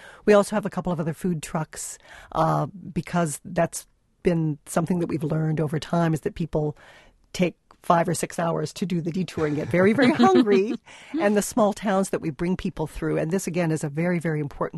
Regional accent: Chicago, Illinois, United States; now in Wisconsin, United States; Well, we came from Chicago, and it's very flat, and I think I did not realize how beautiful Wisconsin was.

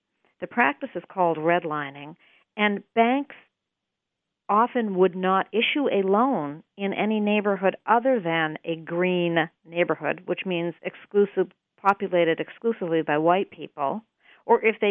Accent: Winchester, Massachusetts, United States; So I think I'm just growing up in Winchester, Massachusetts. Little do I know that there's been a government infusion of cash into that town.

